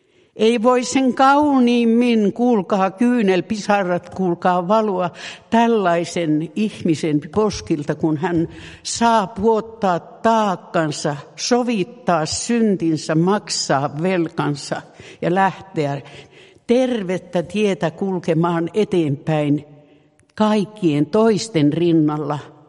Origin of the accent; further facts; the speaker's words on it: Lapinlahti, North Savo, Finland; jo lapsena täällä Lapinlahdella saarnattiin puhdasta evankeliumia.